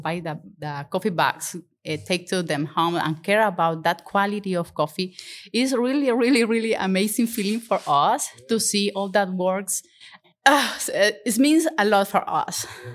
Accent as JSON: {"language": "English", "country": "Honduras", "said": "I come from Honduras."}